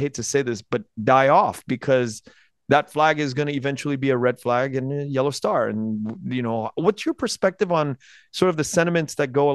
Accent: Vietnam; This is such a weird time to be alive as a Vietnamese person, especially where I stand.

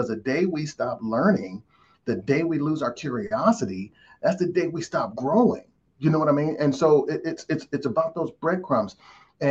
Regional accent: Cleveland, Ohio, United States; moved away as an adult; I'm born and raised from Cleveland. I live in Tennessee now, but I'm born and raised in Cleveland. I left about 6-7 years ago, just chasing my career aspirations and stuff.

